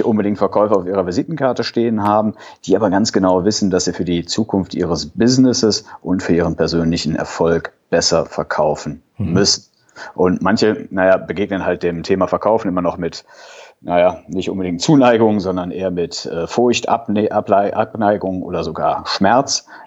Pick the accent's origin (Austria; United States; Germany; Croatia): Germany; North Rhine-Westphalia; Bin Rheinländer, ja, auch vom Herzen her, komme aus einer kleinen Stadt hier in der Nähe von Köln.